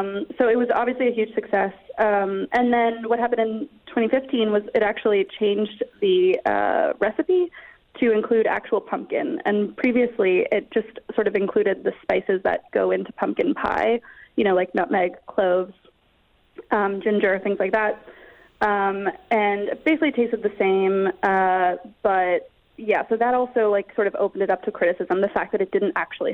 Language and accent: English; New England, United States; I'm from New England. It's like fall's kind of a big deal there.